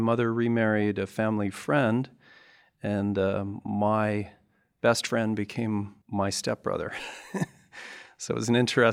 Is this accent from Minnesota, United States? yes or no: yes; Minneapolis, Minnesota, United States; also born or lived in Duluth; I was born in northern Minnesota in a town called Duluth, up on the north shore of Lake Superior, and moved to Minneapolis, where half my family was, and went to school there